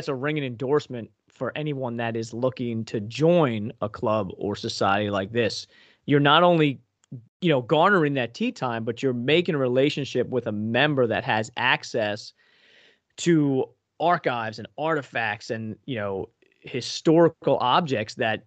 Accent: New York, United States; I grew up on Long Island

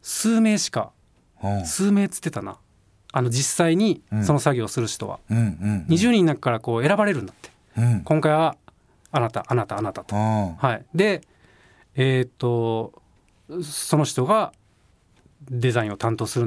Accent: Hikone, Shiga, Japan; 俺の地元の滋賀県彦根市にあるんだけど

